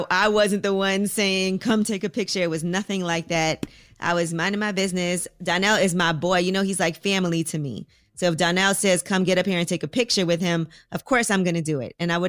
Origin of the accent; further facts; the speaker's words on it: New York, United States; I'm also a New Yorker, so I've seen everything.